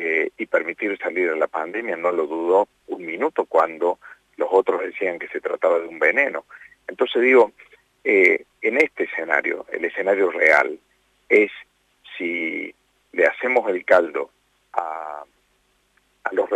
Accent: Córdoba, Argentina; yo me siento cordobés hasta la médula.

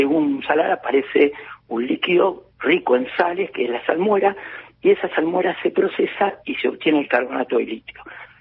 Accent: Argentina; generación que emigró en los años alrededor de 1870, por ahí, vinieron a la Argentina y después ya somos todos argentinos

